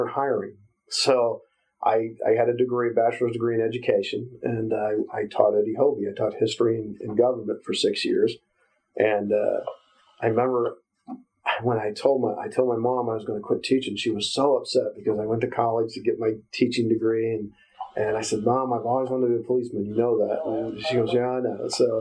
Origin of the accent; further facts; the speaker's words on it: Norwalk, Ohio, United States; I was born and raised in Norwalk.